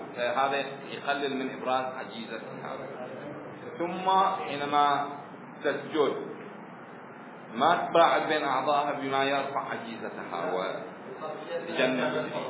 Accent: Bahrain; تورك المتعارف عندنا في البحرين

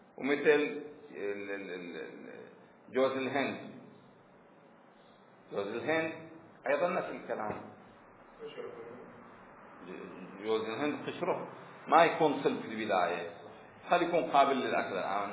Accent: Bahrain; عندنا في البحرين يسميه حيج،

